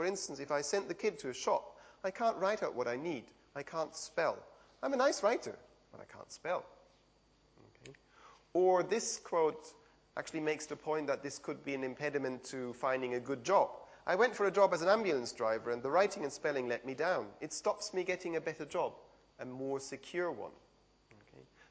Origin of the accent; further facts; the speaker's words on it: Switzerland; English is a second language; moved away as an adult; now in United Kingdom; About 4 years ago, I moved over from Switzerland to the northwest of England, along with my children